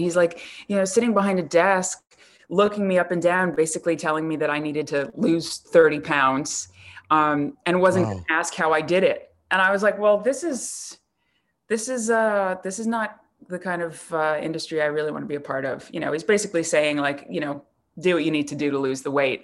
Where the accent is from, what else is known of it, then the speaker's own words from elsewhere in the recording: New York, United States; I grew up in New York when there were scouts on every corner saying, right.